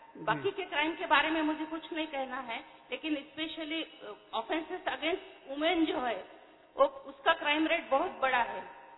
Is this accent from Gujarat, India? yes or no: no; Nanded, Maharashtra, India; ओम शांति, मैं नांदेड़ महाराष्ट्र से हूँ।